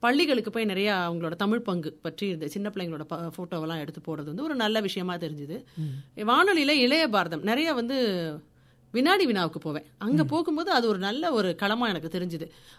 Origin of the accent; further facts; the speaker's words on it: Chennai, Tamil Nadu, India; accent: Chennai; நான் வந்து சென்னையில் ரொம்ப நாளாக வசிச்சுட்டு இருந்தேன். என்னுடைய பூர்வீகம் வந்து திருநெல்வேலி, ஆனால் நான் சென்னை வாசி தான் முழுமையாக. ஸோ என்னோட மொழியில் வந்து சென்னையோட தாக்கம் வந்து ரொம்ப அதிகமாக இருக்கும். ஒரு 25 வயது வரைக்கும் நான் அங்கே இருந்தேன்.